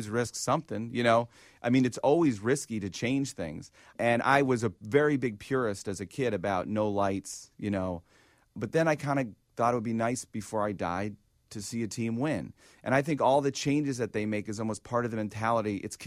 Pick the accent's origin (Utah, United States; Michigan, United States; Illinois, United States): Illinois, United States; Chicago; And I grew up here, and I'm a Chicagoan, and I love Chicago.